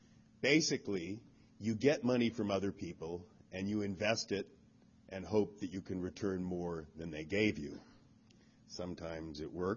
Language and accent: English; Berkeley, California, United States; I'm just a country boy from Berkeley. In 1965, I first went to Rishikesh and saw Maharishi, told him I was from Berkeley and that I would love to start a chapter of his movement there.